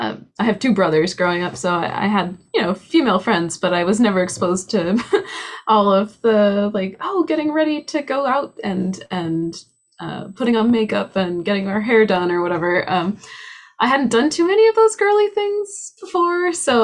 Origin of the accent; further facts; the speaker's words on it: New Jersey, United States; maybe growing up in New Jersey, I had one experience